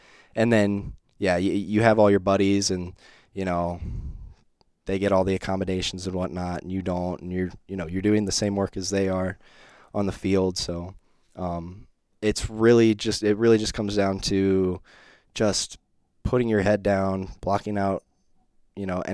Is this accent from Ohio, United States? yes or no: yes; Cincinnati, Ohio, United States; I grew up in Cincinnati, so I grew up around Miami, followed Miami, believe it or not.